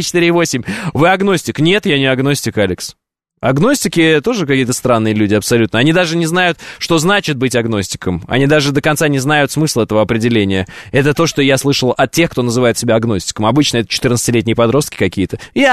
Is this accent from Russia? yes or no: yes; Chechnya, Russia; я чеченец и мусульманин.